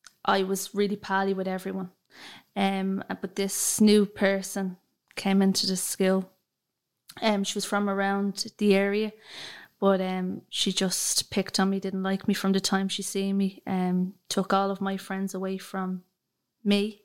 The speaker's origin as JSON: {"language": "English", "town": "Drimnagh", "region": "Leinster", "country": "Ireland", "said": "I'm originally from Drimna and my parents moved to Kingswood and Talla a good couple of years ago. So I've been living in Kingswood the last 16, 17 years."}